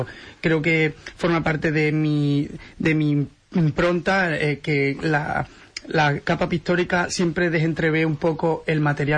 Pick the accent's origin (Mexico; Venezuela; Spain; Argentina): Spain; Huelva, Andalusia; born there; nací aquí en Huelva, soy del 92... Un pelín más joven que Rafa.